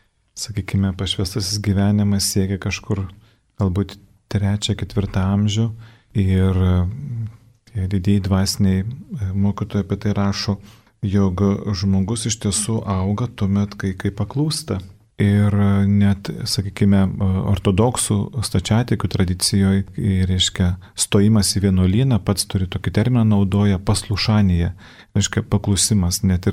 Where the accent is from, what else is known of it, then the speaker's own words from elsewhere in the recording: Telšiai, Telšiai County, Lithuania; aš kilęs iš Telšių, iš Žemaitijos, mus skiria apie 300 km